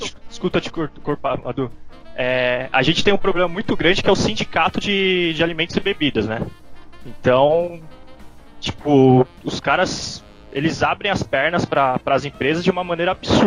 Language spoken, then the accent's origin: Portuguese; São Paulo, Brazil; Eu sou do ABC Paulista, sangue de sindicalista aqui, velho.